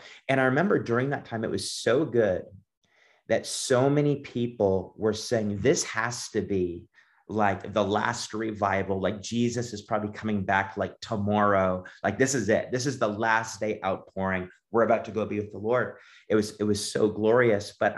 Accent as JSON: {"language": "English", "region": "East Coast", "country": "Canada", "said": "I'm from Canada originally, from the East Coast."}